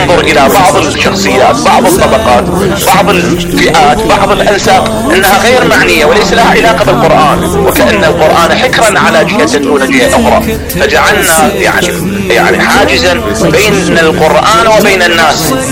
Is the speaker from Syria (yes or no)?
no; Iraq; احنا كأنا أتحدث يعني كعراقي